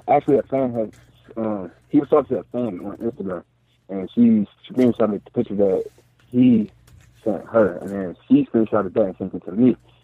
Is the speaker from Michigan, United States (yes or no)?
yes; Michigan, United States; No, I'm from Michigan, actually.